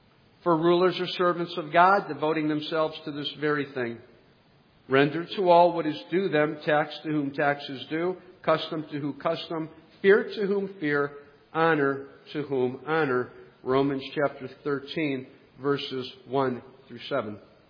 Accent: United States; I mean, I'm an American. We're the good guys, right?

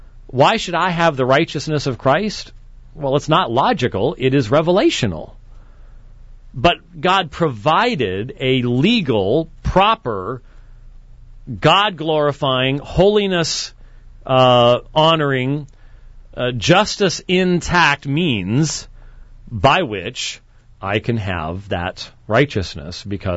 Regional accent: Minnesota, United States; let's talk with Andrew up in my home state of Minnesota.

